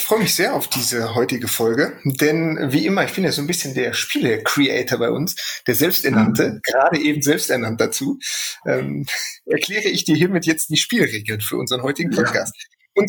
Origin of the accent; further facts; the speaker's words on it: Bochum, North Rhine-Westphalia, Germany; in Bochum bei uns, ich komme aus dem Ruhrpott